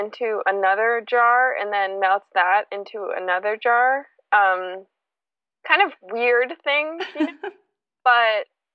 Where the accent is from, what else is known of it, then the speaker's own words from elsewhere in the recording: Cape Cod, Massachusetts, United States; now in Brooklyn, United States; I grew up on Cape Cod.